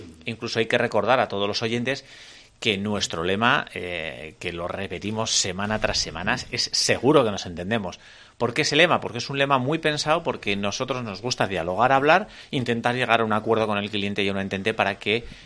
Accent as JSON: {"language": "Spanish", "town": "Estella", "region": "Navarre", "country": "Spain", "said": "yo digo que yo soy de Estella, pero cuando vengo a Tudela, yo soy de Tudela."}